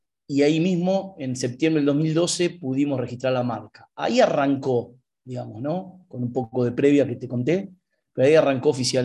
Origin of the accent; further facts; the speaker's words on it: La Plata, Buenos Aires Province, Argentina; also born or lived in Bariloche; Yo soy de La Plata, pero me fui a Bariloche a hacer una temporada por 3 meses. Me gustó tanto, me quedé 5 años.